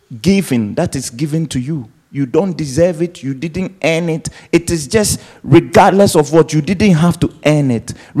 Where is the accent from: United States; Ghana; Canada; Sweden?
Ghana; I mean, I'm from Ghana. I know Ghana lifestyle.